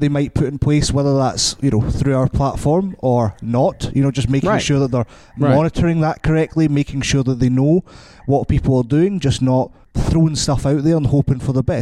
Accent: Scotland, United Kingdom; I'm Scottish.

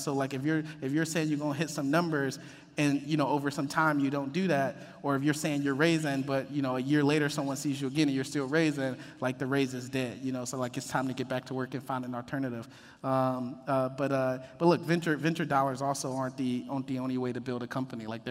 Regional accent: Detroit, Michigan, United States; Because I was like, I'm from Detroit. I like to do this in Detroit.

